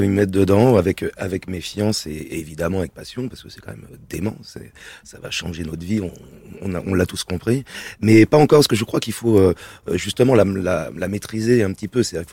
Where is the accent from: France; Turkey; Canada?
France; Thiers, Auvergne-Rhône-Alpes; born there; Je suis né en banlieue à Thiers d'ailleurs